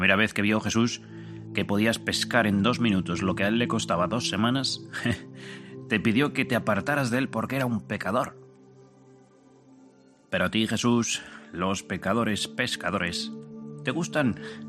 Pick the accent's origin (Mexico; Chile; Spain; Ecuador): Spain; Valencian Community; Como la gente de mi tierra, tras la Tana. Es el grito de los valencianos, ¡amunt!